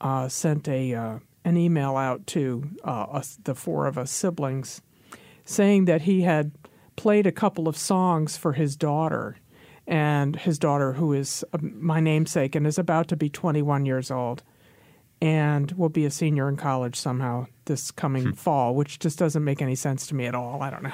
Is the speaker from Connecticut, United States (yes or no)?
yes; Hartford, Connecticut, United States; I mean, where I grew up in Connecticut, there were actually, you know, it's suburban Hartford, but there actually were enormous numbers of apple trees